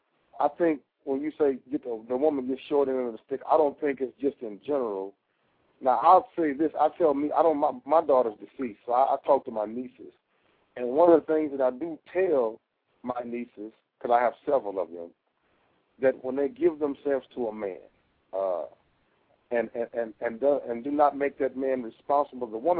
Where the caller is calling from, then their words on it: Tulsa, Oklahoma, United States; I'm calling from Tulsa, Oklahoma.